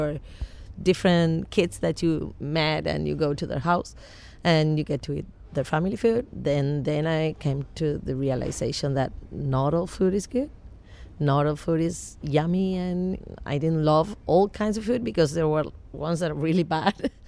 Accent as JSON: {"language": "English", "country": "Argentina", "said": "I'm from Argentina. I cook."}